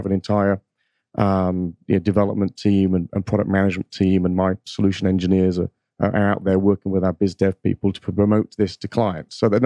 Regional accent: Northampton, East Midlands, United Kingdom; So I'm from Northampton, England. I actually started my career in supply chain.

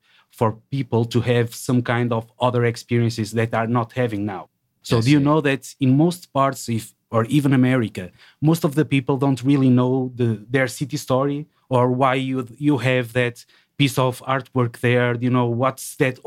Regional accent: Lisbon, Portugal; So I'm European from Lisbon. So, but I've lived in the US.

